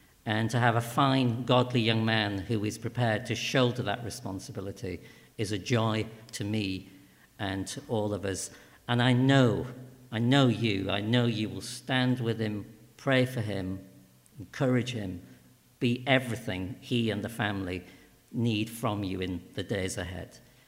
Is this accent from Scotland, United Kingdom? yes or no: no; Lancaster, North West England, United Kingdom; One of those dots was my hometown of Lancaster. And in that moment, a voice said internally, one day I will pastor a church in my home city.